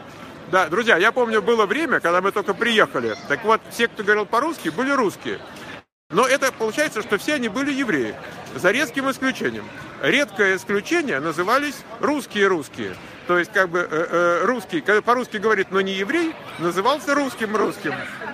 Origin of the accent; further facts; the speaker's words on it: Moscow, Russia; now in Odesa, Ukraine; Я тоже из Москвы